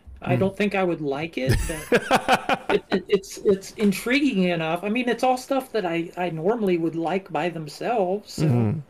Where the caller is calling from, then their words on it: Indiana, United States; However, I am broadcasting from Indiana.